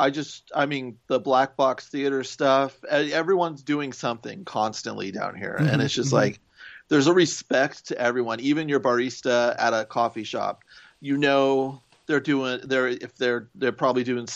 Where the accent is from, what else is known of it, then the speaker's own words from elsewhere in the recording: Millbrae, California, United States; also born or lived in San Francisco, United States; I grew up in Millbrae. Millbrae, so, okay. Right by the airport. And then I moved to San Francisco when I was in my 20s.